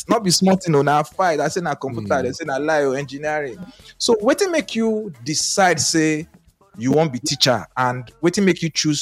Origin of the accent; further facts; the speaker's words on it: Nigeria; Because I know, say, you know, being a Nigerian, those days, if we tell our parents, say, we won't be teacher.